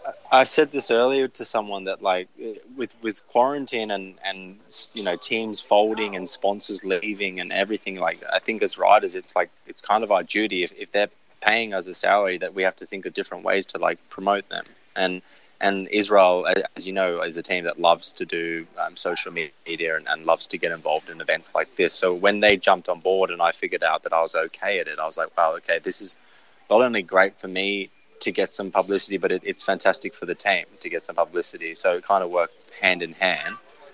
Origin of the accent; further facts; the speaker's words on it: United Kingdom; And we're both British in strange ways, you know, Kenyan heritage for him and Australian sort of for me.